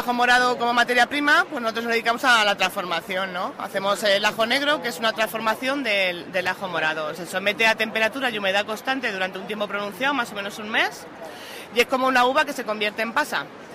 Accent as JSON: {"language": "Spanish", "town": "Las Pedroñeras", "region": "Castilla-La Mancha", "country": "Spain", "said": "Nosotros somos de Las Pedroñeras, es un pueblo de la provincia de Cuenca, de La Mancha."}